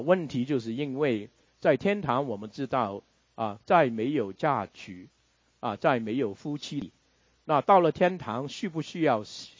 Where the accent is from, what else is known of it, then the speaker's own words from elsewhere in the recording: China; 在圣经里面食物也是很重要啊，跟我们中国人一样啊